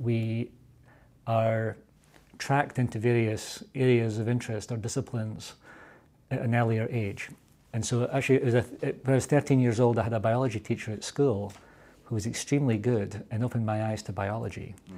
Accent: Scotland, United Kingdom; I actually grew up all over Scotland. My father had a job that required him to move every few years. And so we moved around different parts of Scotland and lived in different areas.

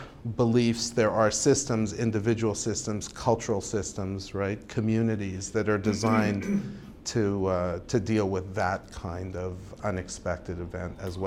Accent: Canada; I'm Canadian.

